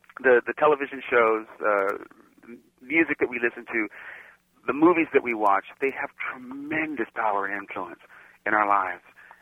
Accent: United States; I grew up in the 50s and the 60s, and it was not always easy being a black kid growing up in America.

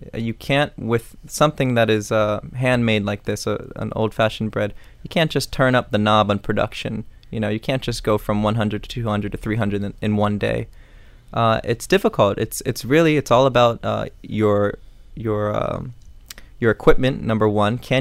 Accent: Miami, Florida, United States; And I'm from Miami, so I've seen things pop up here and there.

